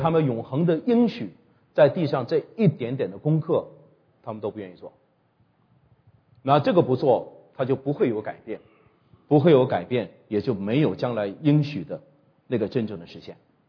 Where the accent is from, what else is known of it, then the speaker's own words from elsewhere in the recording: Jiamusi, Heilongjiang, China; 我是55岁了哈，基督徒不怕露年纪的哈，55岁，我生在黑龙江佳木斯，我小的时候我可是吃大饼子长大的啊